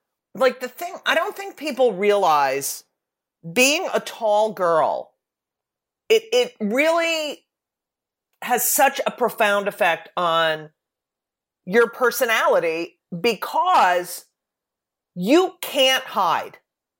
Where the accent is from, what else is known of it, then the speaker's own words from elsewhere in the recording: New Jersey, United States; but my hometown paper in New Jersey did not give me a good review.